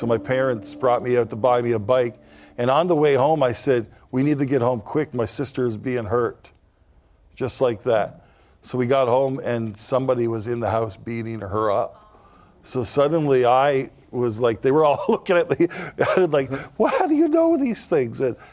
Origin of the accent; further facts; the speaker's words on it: Northern Canada, Canada; we're from Northern Canada. There's only about 100,000 people who live further north than where I was born.